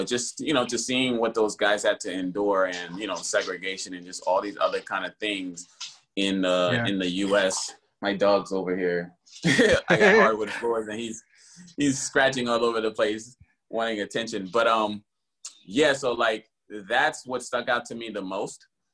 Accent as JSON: {"language": "English", "town": "Philadelphia", "region": "Pennsylvania", "country": "United States", "moved": "as an adult", "lives_now": "Los Angeles, United States", "said": "But I'm more from Philly. So Philadelphia area. So like, but you know, I've been living in I moved from Philadelphia out here to LA. I moved out here, and I've been out here for 11 years now, going on 12."}